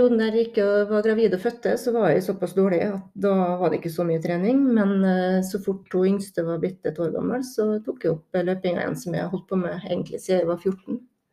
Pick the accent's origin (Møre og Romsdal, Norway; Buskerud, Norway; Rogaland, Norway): Møre og Romsdal, Norway; Molde; also born or lived in Fredrikstad / Bergen; Jeg er født i Fredrikstad, så bodde i Bergen til jeg var 6. Og så flyttet jeg til Molde da, har bodd i Molde siden det stort sett. Studerte i Bergen da, etter tannlege.